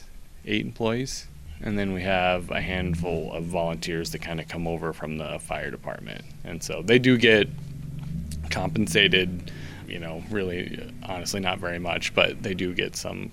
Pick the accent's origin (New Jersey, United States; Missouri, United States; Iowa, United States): Iowa, United States; Sioux City; now in Dexter, United States; Nope, I grew up in Sioux City, Iowa. Spent about 20 years or so there. And then I moved to Des Moines 6 years ago this September.